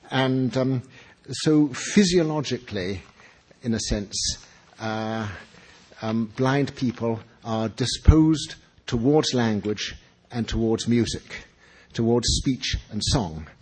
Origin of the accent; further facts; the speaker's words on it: London, United Kingdom; My own education when I was growing up in London very much came from libraries and museums and not from school.